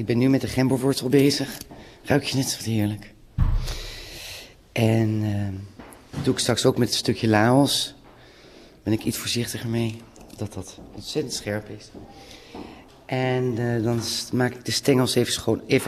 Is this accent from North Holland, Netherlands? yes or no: yes; Haarlem, North Holland, Netherlands; Ik kom uit Haarlem.